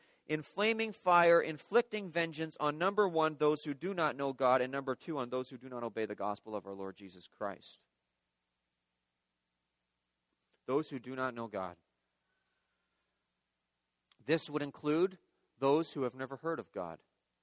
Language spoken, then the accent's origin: English; Guelph, Ontario, Canada; also born or lived in Kentucky, United States; We're originally from Guelph. My wife and I grew up in Guelph. We spent 4 years in Kentucky, spent a year in Louisville.